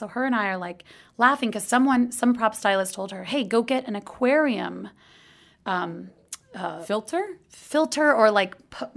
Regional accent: Texas, United States; In Texas.

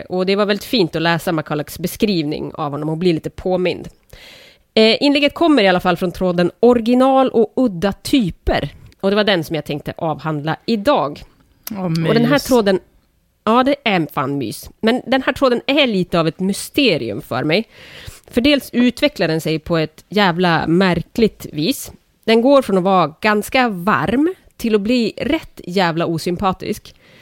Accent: Umeå, Västerbotten County, Sweden; Jag kommer från Umeå, vet ni.

